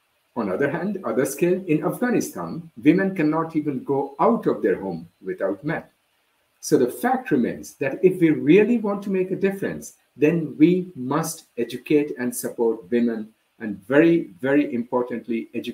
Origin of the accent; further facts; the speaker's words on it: India; I'm originally from India, which is also a Commonwealth nation.